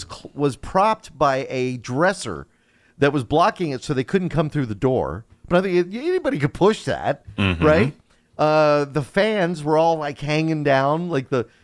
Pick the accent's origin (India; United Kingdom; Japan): India; Well, I'm Indian, so I can do that without being offensive.